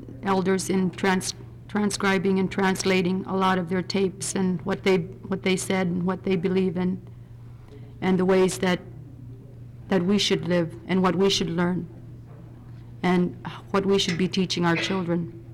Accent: Barrow, Alaska, United States; I was born and raised in Barrow.

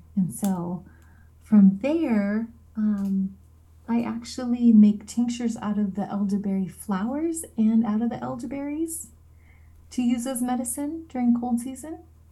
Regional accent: Yakutat, Alaska, United States; now in Sitka, United States; I am living in Sitka right now, home of the Tlingit, Tlingit Haani, and I am originally from Yakutat, and I am Tlingit Eagle Brown Bear.

